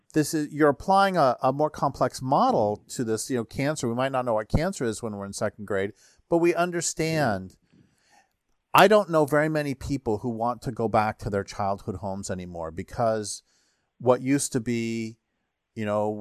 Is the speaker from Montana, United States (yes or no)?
no; Colorado, United States; When I grew up in Colorado, it had already been, of course, greatly destroyed